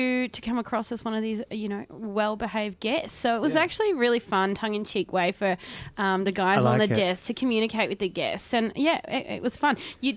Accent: Shepparton, Victoria, Australia; now in Melbourne, Australia; I grew up in Shep, but I've been living in Melbourne, you know, for the last 15 years or so.

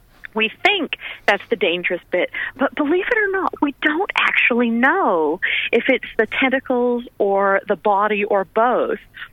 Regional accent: Valley of Enchantment, California, United States; now in Hobart, Australia; I was born in Palm Springs in the desert. I was raised in a little town in the mountains called Valley of Enchantment.

